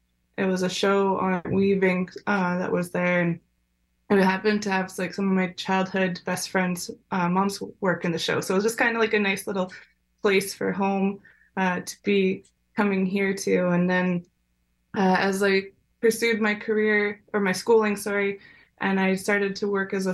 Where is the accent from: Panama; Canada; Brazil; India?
Canada; Skidegate, British Columbia; now in Vancouver, Canada; I was born and raised in Haida Gwaii. I grew up in Skidigit. I currently live here in Vancouver. I moved here in 2010, and then I moved back here in 2017, and I've semi-permanently been here since.